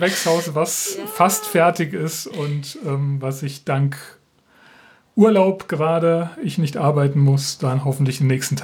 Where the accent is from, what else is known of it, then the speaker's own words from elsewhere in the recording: Hesse, Germany; Ich bin ja ein Kind des Rheingau-Taunus